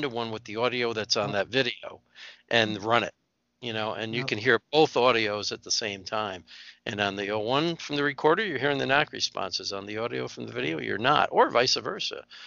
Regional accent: Rensselaer, New York, United States; I'm from Rensselaer, New York, and that's why it's named that.

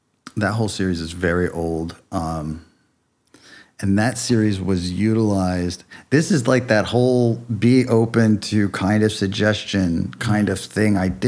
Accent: Ohio, United States; Where I grew up in Ohio, it was just flat.

